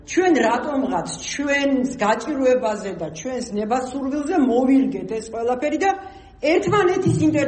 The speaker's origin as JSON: {"language": "Georgian", "town": "Batumi", "region": "Adjara", "country": "Georgia", "tie": "born or raised there", "said": "ჩვენ ბათუმლებს გვინდა ბულვარი ის ბულვარი მინდა სადაც გავიზარდე და სადაც მთელი ცხოვრება გავატარე"}